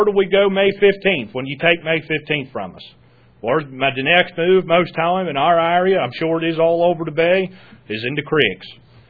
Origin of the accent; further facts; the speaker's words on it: Tangier, Virginia, United States; Good evening. … from Tangier.